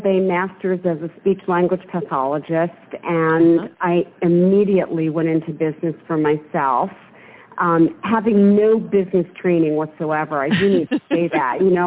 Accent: Yonkers, New York, United States; I was born in Yonkers, New York, and I was actually born to a rather poor family

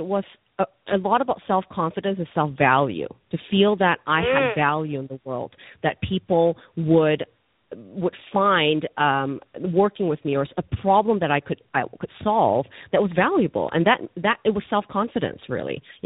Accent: Vancouver, British Columbia, Canada; So when I'm from Vancouver, you know, cost of living it's quite expensive there.

